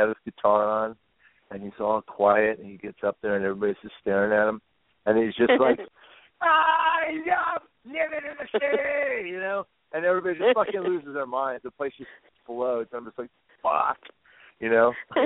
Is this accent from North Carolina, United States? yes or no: no; Brea, California, United States; But I grew up in Brea, California, and like I used to walk out my back gate, and I'd walk across this alley